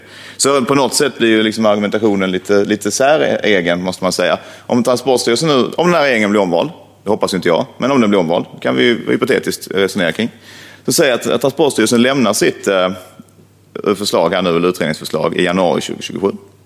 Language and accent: Swedish; Skåne, Sweden; Där jag kommer från i Skåne gör man väldigt strama bedömningar.